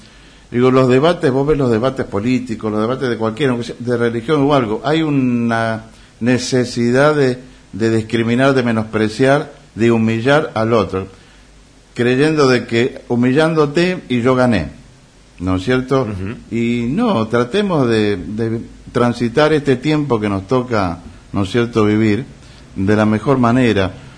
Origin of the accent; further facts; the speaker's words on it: Santa Rosa de Calamuchita, Córdoba, Argentina; bueno, yo soy de Santa Rosa, de Villa del Dique, de Embalse